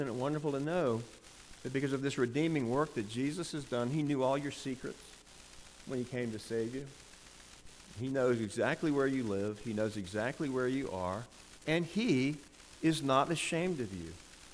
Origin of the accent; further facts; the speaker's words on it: Virginia, United States; we would take them whitewater rafting up near my home state in Virginia.